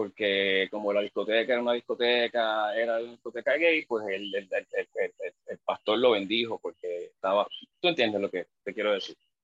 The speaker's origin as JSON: {"language": "Spanish", "country": "Puerto Rico", "said": "tú sabes que en Puerto Rico tenemos una cosa folclórica"}